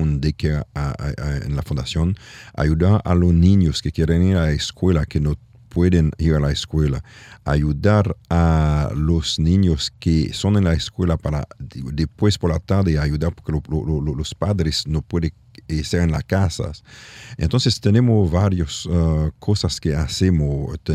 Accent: Haiti; Spanish is a second language; also born or lived in Africa / Europe / Canada; now in Miami, United States; Yo salí de Haití de exilio, fui en África con mis padres y después en Europa y después en Canadá y después llego aquí en Miami.

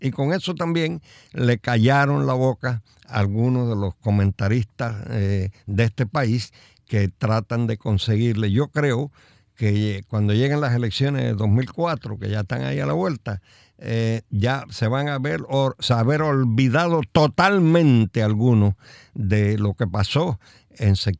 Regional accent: United States; yo soy también periodista, pero antes de periodista soy norteamericano.

